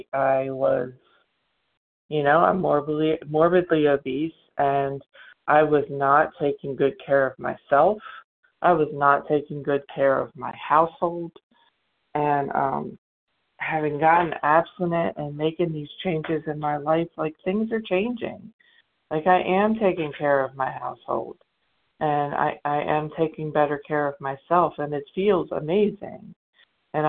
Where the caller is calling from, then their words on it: Mississippi, United States; Sure. I'm from Mississippi.